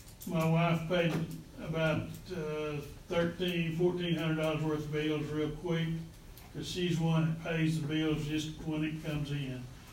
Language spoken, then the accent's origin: English; Brown County, United States; I grew up in Brown County, went off teaching school for 50 years, so, but my home is Brown County